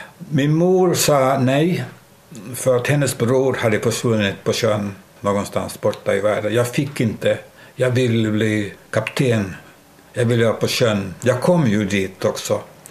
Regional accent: Öja, Central Ostrobothnia, Finland; born there; Jag är född i Öja under kriget, under vinterkriget, mitt i januari 1940.

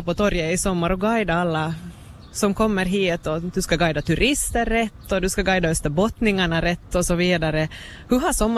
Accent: Vaasa, Ostrobothnia, Finland; som vi österbottningar, som Vasaborna

